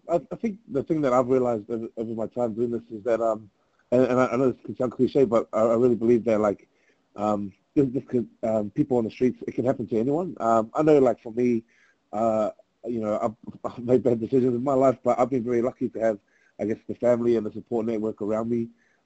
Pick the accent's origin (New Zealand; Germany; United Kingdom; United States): New Zealand; Auckland; Well, I'm actually up from Rewa, or like from South Auckland